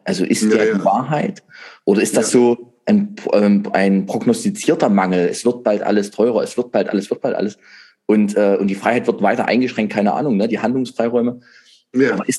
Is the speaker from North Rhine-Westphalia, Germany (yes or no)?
no; Saxony, Germany; Nämlich genau das ist es, warum ich ja das Gespräch mit dir auch da angeleiert habe, sagt man bei uns in Sachsen.